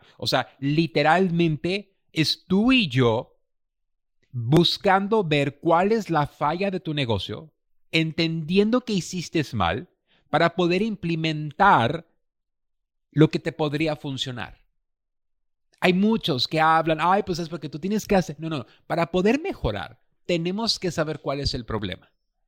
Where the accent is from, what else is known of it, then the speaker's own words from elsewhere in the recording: Mexico; Y eso me ha pasado porque soy un buen mexicano.